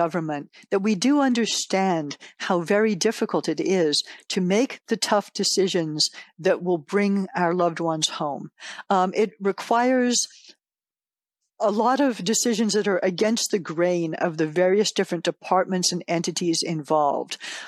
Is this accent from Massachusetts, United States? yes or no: yes; Massachusetts, United States; the members of Congress for Massachusetts and I'm from Massachusetts and from Michigan just stood up immediately and helped.